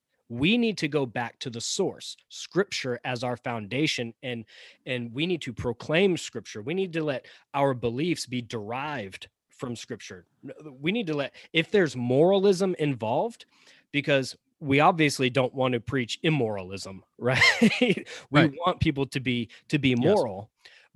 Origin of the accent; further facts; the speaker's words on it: the South, United States; Chris and I live in the South. We grew up in the South.